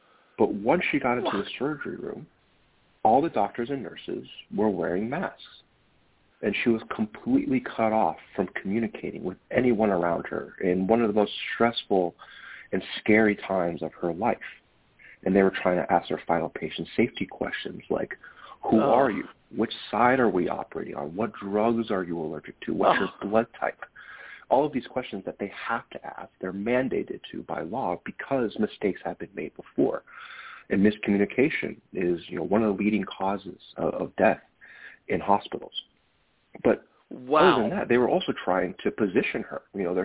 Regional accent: California, United States; I'm actually calling from San Francisco. I grew up in the Bay Area, so it's been nice to be back here.

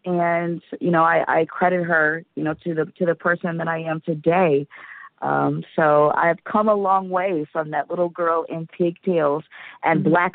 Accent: Athens, Ohio, United States; now in Columbus, United States; So I'm a city country girl, born and raised in Athens, Ohio. I was born and raised there and lived there for quite a few years. I actually didn't move to Columbus, Ohio until I was an adult.

